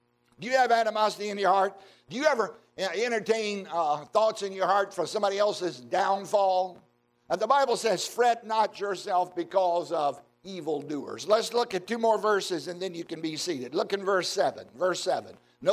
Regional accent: Virginia, United States; when I was growing up in Southside, Virginia, my parents would talk about somebody being fretted.

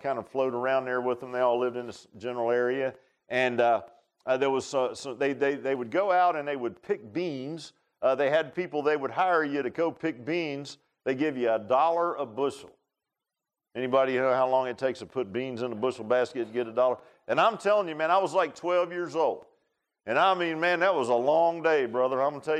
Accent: Virginia Beach, Virginia, United States; I grew up in Virginia Beach. And in the summer, my dad was raised down here in Grayson County around Troutdale, Mount Rogers area, in their small little community.

